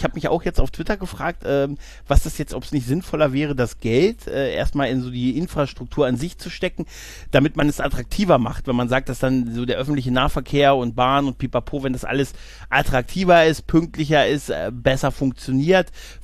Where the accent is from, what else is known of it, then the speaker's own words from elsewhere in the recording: Lower Saxony, Germany; wir haben alle diese Niedersachsen-Tickets gehabt und dann im Sommer immer nach so Hannover, da endet es ja für uns als Niedersachse.